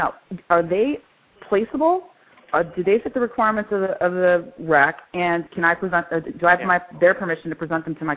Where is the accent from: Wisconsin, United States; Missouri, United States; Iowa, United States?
Iowa, United States; now in Atlanta, United States; Born and raised in Iowa, and I'm half Korean, and then I've lived in Atlanta for 7 years now.